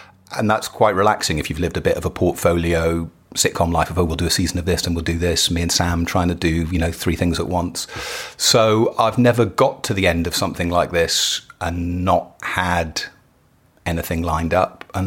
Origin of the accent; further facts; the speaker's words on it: West Midlands, United Kingdom; I grew up in Shropshire, which isn't near enough Manchester. I grew up a Manchester United supporter.